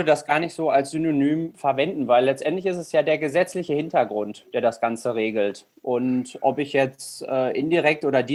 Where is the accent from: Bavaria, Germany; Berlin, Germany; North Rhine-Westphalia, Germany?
North Rhine-Westphalia, Germany; Rheine; ich komme aus Rheine, bin 30 Jahre alt